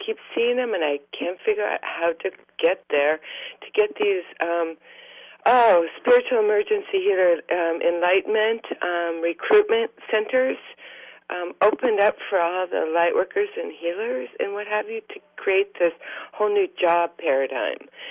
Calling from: Oregon, United States

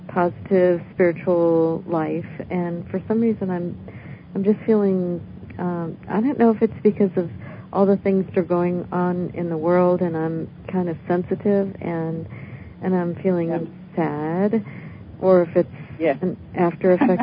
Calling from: California, United States; I'm calling from California in the Sierra Nevadas.

